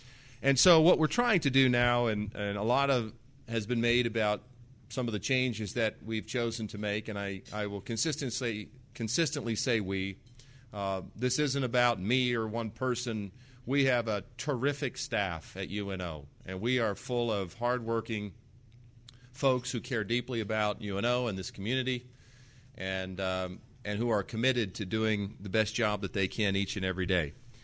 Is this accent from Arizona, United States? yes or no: no; Cedar Falls, Iowa, United States; I was born in Cedar Falls, Iowa. Spent most of my young life out on a farm